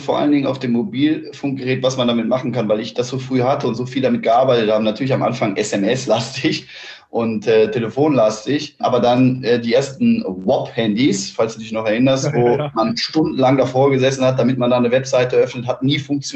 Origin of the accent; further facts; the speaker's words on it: Cologne, North Rhine-Westphalia, Germany; ich bin aus Köln